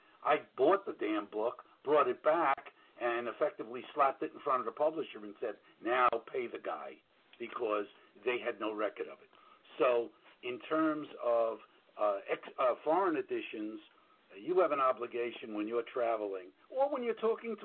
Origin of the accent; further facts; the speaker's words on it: New York, United States; accent: New York; you hear both my New York voice and my New York accent when I say that's bullshit